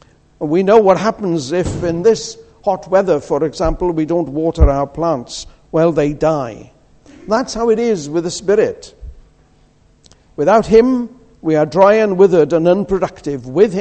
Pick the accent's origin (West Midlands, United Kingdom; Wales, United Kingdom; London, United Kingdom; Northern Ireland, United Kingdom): Wales, United Kingdom; I'm Welsh, as you probably gathered by now.